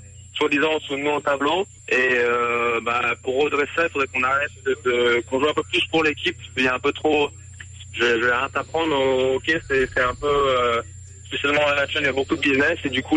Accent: France; En tant que Français ici, c'est assez marrant.

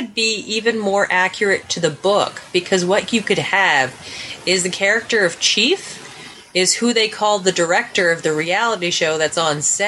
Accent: Canada; Look, we're Canadian. And we're a little bit embarrassed.

